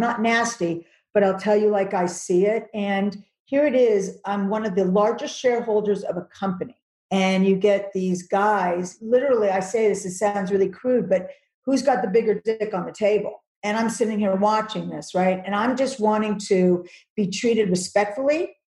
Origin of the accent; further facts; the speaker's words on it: Malibu, California, United States; We grew up in Malibu and they moved out to the Valley a couple of years ago.